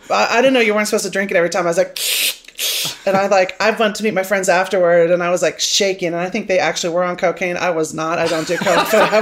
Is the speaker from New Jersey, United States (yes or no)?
no; Manhattan, Kansas, United States; And when I was growing up in Manhattan, you know, there was like one gay guy in town.